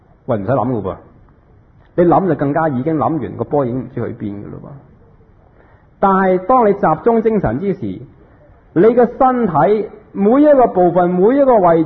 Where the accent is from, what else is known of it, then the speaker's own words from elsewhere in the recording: Hong Kong; 我哋香港人好多人唔识呼吸